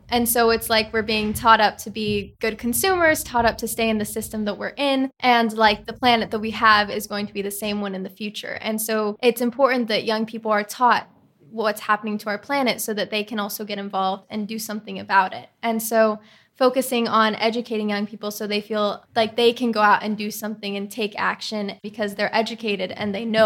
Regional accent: California, United States; that was my hometown. Everything that I loved was there. And so I started researching about wildfires, and I started to see the connection between climate change and California's wildfires.

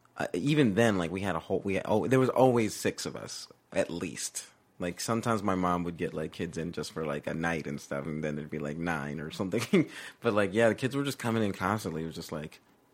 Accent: Georgia, United States; oh, we're from Georgia, you know, we don't know about the big city.

